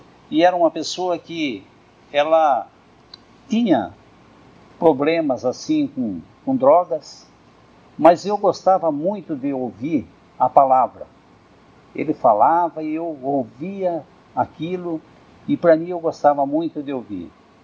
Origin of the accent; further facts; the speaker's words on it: Piracicaba, São Paulo, Brazil; eu sou de Piracicaba, trabalhava com artesanato